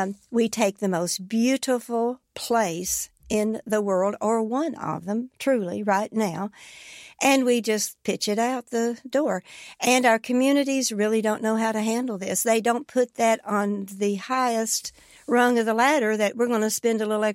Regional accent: Kentucky, United States; I'm from Breathitt County. That's about as Appalachian as you can get.

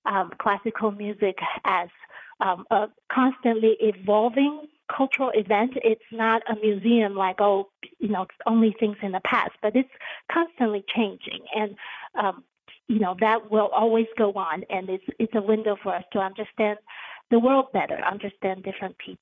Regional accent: Taiwan; now in United States; for me, as a young kid growing up in Taiwan, it was a window into 19th century Vienna that I have not experienced.

